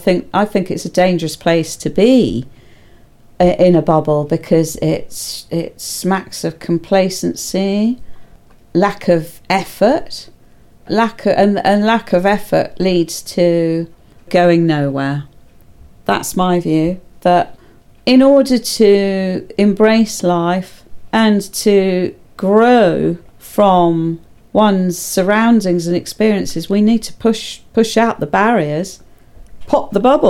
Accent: United Kingdom; accent: English; You will never speak it as a native. We will always be seen as British.

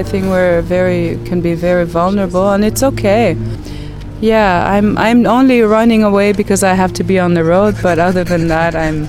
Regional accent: Quebec, Canada; now in Montreal, Canada; Well, I live in Montreal, but I'm from Nunavik in northern Quebec. It's a small Inuit community

